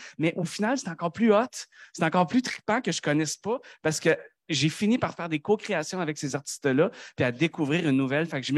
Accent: Quebec, Canada; C'est parce que je suis Québécois et que je connais des Québécois que la codification culturelle des Québécois me touche.

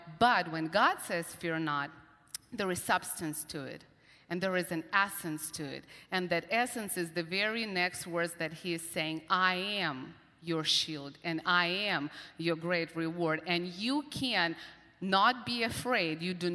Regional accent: Russia; English is a second language; now in United States; I was not born and raised in Texas or even Louisiana, so I'm from Russia. So we immigrated here, and we were 2 years into our immigration

